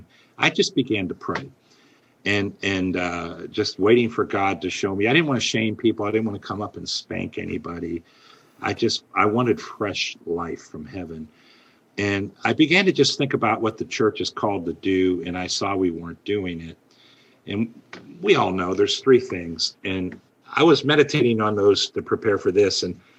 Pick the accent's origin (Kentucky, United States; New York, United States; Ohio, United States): Ohio, United States; Warren; I did. This is my hometown.